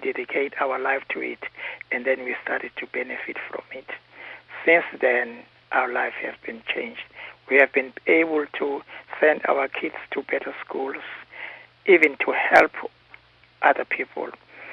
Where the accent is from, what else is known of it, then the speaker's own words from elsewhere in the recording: Ladysmith, KwaZulu-Natal, South Africa; born there; because I was born in Ladysmith, so when I went to Durban in 1964, in 1965